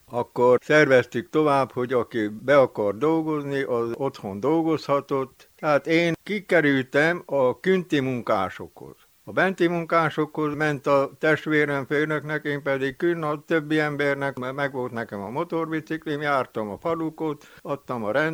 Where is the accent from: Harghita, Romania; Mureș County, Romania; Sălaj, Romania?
Harghita, Romania; Siménfalva; Siménfalván születtem, itt nőttem fel